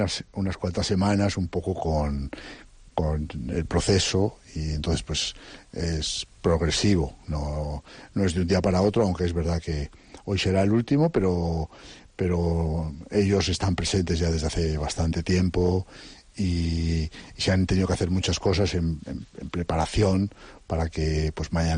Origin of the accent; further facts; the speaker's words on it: Valladolid, Castile and León, Spain; now in Santander, Spain; soy de Valladolid, donde hay un festival en una ciudad muy cinéfila, con la Semin